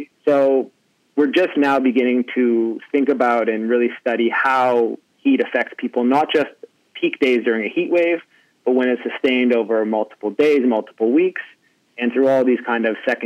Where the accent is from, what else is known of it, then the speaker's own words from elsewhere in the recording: Canada; So, I'm Canadian, and thing with heat in Canada is it doesn't get quite so hot